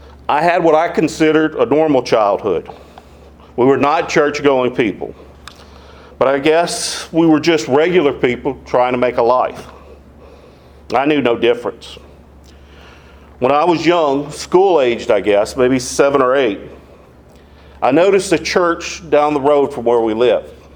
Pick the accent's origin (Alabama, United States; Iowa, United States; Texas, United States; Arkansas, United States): Texas, United States; now in Ville Platte, United States; I'm a transplant from Texas, been here 23 years.